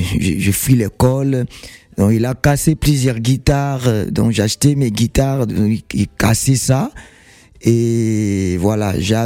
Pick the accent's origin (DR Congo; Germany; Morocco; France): DR Congo; Équateur; Équatoriens ont dit toujours Mongo, Mongo. Il y a des Bangwandi, il y a des Mbuza